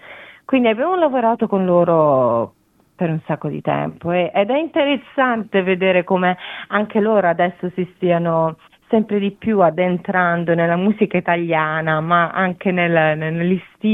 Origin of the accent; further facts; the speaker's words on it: Bari, Apulia, Italy; io non sono napoletana, però sono barese